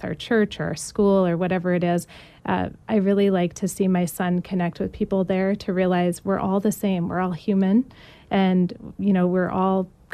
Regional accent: Midwest, United States; So especially growing up in the Midwest, I think our people are incredibly generous here

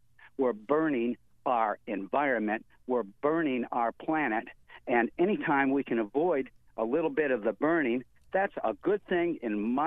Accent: New Hampshire, United States; I'm 67. I've lived in New Hampshire all my life. I live in Mount Vernon, although I'm calling from Portsmouth today

